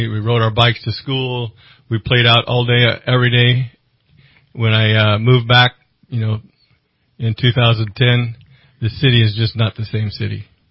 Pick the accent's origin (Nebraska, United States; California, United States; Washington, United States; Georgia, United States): California, United States; Redding; moved away as an adult; also born or lived in Santa Cruz, California / Idaho / Reno, Nevada; was born and raised in Reading, California, graduated from Enterprise High School. And at about 19 or 20, I went to Santa Cruz for a bit, Idaho for a bit, and then landed in Reno for about 30 years.